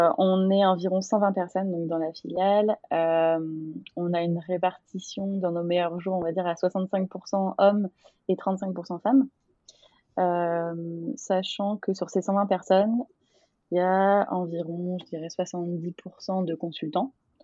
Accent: Auvergne-Rhône-Alpes, France; vu que je suis savoyarde, j'adore les sports de montagne et tout ce qui va avec.

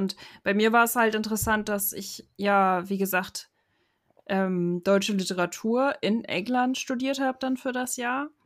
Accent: Germany; weil das immer ein Gedanke von mir als Deutscher im Ausland ist. Also, dass ich immer denke, ja, da guckt mich vielleicht jemand schief an, wenn die merken, dass ich aus Deutschland komme.

